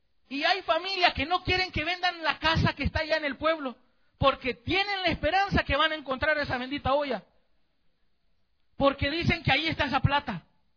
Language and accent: Spanish; Chalatenango, El Salvador; cuando yo le digo que soy de allá por Chalatenango o El Salvador